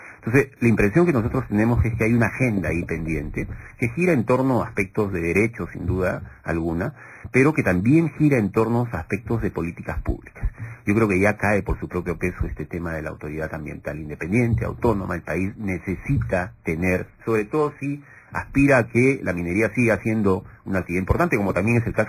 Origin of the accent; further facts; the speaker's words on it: Peru; nosotros existimos, estamos acá, somos peruanos como ustedes